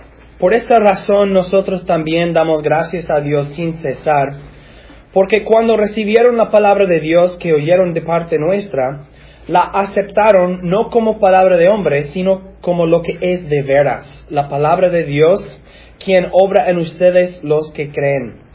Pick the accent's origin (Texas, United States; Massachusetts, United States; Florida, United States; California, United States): Massachusetts, United States; born there; yo nací en Massachusetts, a la otra costa. Y cuando yo tenía 11 años, nosotros vivíamos al lado de mis abuelos.